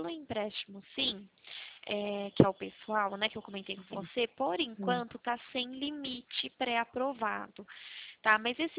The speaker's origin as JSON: {"language": "Portuguese", "town": "Araras", "region": "São Paulo", "country": "Brazil", "said": "eu sou aqui de Araras, Araras, São Paulo."}